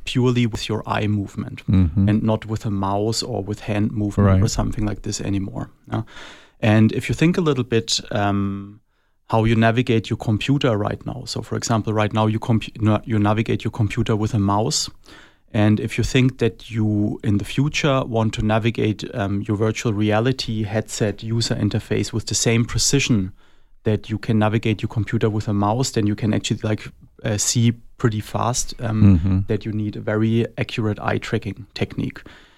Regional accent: Germany; moved away as an adult; Originally, I'm coming from Germany. I did my PhD in Germany, and then I actually landed in Chicago for my postdoc

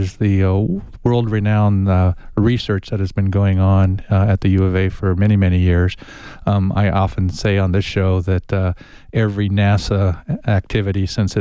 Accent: Tucson, Arizona, United States; And you'd say, well, I'm from Tucson, Arizona.

